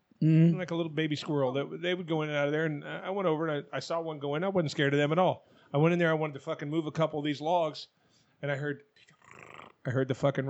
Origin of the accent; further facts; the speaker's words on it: Arizona, United States; when I was a kid, I grew up in Arizona. it wasn't uncommon to walk out in your fucking backyard and see a fucking rattlesnake.